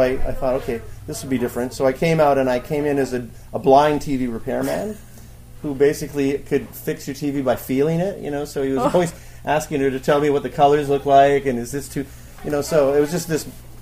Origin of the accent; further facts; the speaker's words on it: Calgary, Alberta, Canada; because I'm from Calgary, Alberta.